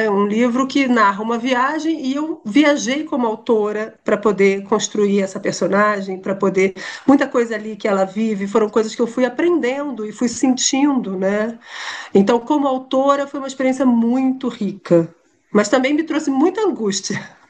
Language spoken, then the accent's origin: Portuguese; Brazil; now in Portugal; E eu, como brasileira, em Portugal, experimentei um pouco que essa comunidade brasileira experimenta.